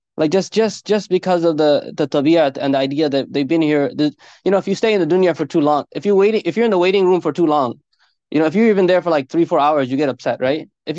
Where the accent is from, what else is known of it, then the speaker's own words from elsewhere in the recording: New York, United States; being born and raised in New York, being the type of child that I was